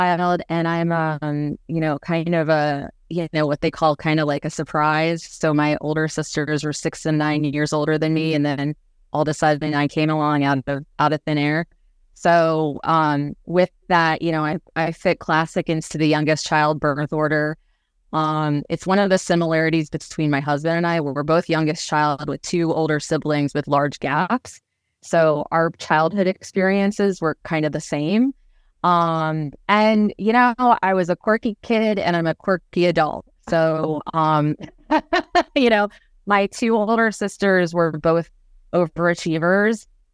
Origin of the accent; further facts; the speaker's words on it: Maryland, United States; Well, I am born and bred Marylander, so I grew up in Sorin Park. My parents still live there.